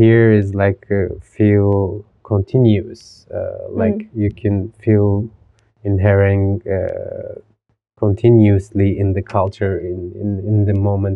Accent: Izmir, İzmir, Turkey; English is a second language; now in Istanbul, Turkey; I'm from Izmir, which is like the third biggest town of Turkey. But I live in Istanbul. It's been 12 years I live in Istanbul.

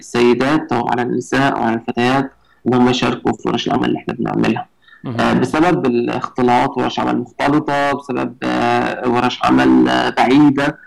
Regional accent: Egypt; فالعمل التطوعي صعب شويه عندنا في مصر،

